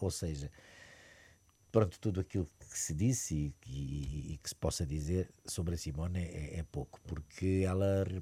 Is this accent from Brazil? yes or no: no; Angola; E em 63 eu nasço e pronto. E foi a voz dela foi-me acompanhando ao longo da minha vida em Angola. Eu nasci em Angola.